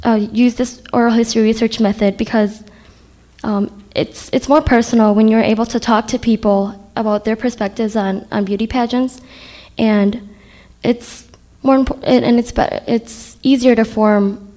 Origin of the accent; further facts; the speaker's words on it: United States; growing up in America, you never, and being an and having refugee parents, you never really are able to put yourself in the societal context and understand where you're from.